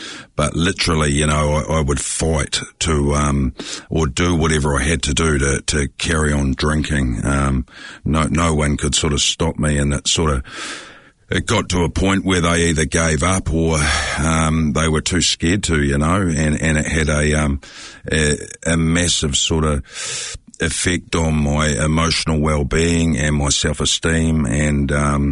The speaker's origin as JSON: {"language": "English", "region": "Waikato", "country": "New Zealand", "tie": "born there", "said": "I was born in the Waikato in a fairly loving family"}